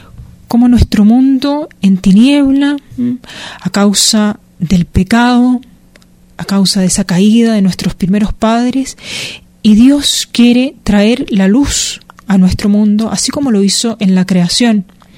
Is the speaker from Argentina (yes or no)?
no; Chile; Yo soy chilena, al norte de Chile existe un desierto inmenso